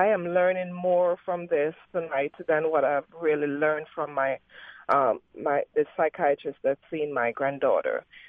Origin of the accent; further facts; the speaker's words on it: Jamaica; See, I'm a Jamaican, and I've never seen this before.